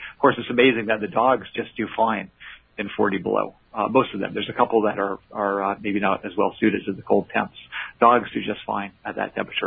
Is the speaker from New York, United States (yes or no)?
yes; Port Washington, New York, United States; moved away; also born or lived in Montreal, Canada; I was born in Montreal and was there until I was about eight, and then moved with my family from Montreal when I was just 8 years old, from Montreal to Port Washington on Long Island, and was there until I went off to college after high school.